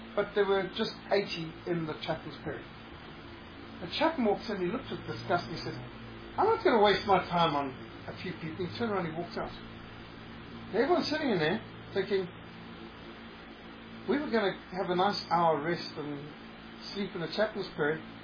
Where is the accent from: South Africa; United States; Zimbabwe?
Zimbabwe; Well, I grew up in Rhodesia.